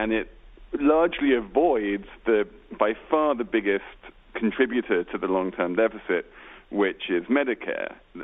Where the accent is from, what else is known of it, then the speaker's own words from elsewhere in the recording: United Kingdom; And all you need to do is look at my home country of the UK, which eliminated mortgage interest tax deductions about 10 years ago